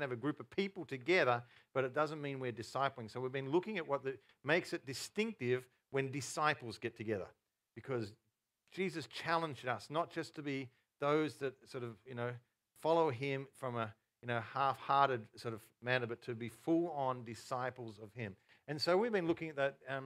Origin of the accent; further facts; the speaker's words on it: Yarrawonga, Victoria, Australia; I grew up in Yarrawonga many years before I moved down to, that's when I was 17, 18, continuing my studies down here